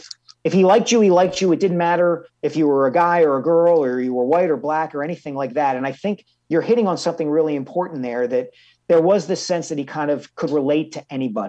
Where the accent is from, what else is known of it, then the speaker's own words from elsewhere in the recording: Philadelphia, Pennsylvania, United States; growing up in the Philadelphia area and having worked in this market for a long time